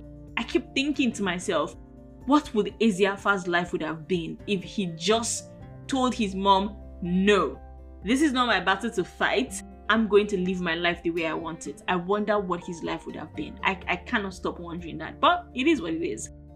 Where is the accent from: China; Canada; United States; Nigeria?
Nigeria; The story is very familiar because as a Nigerian, I'm sure that you must have seen it on the news one time or the other